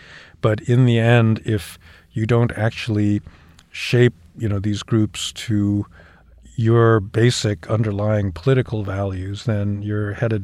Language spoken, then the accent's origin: English; Chicago, Illinois, United States; when I was growing up, if people ask me where I'm from, I say I'm from Chicago.